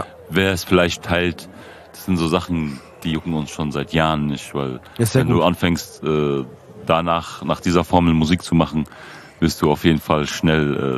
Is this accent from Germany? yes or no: yes; Frankfurt, Hesse, Germany; Wir kommen aus Bergen-Enkheim, ist eigentlich so eine gut situierte Ecke, so nur reiche Menschen, außer unten in Enkheim, da am Hessen-Center ist halt so eine Siedlung. Da bin ich halt aufgewachsen.